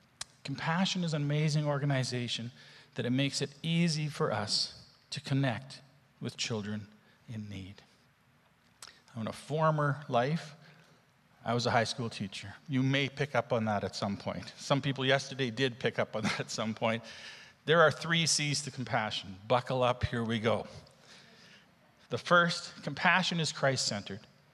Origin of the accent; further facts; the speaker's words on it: Edmonton, Alberta, Canada; also born or lived in Calgary; and yes, I'm from Calgary. Get that out of your mind. I was raised in Edmonton.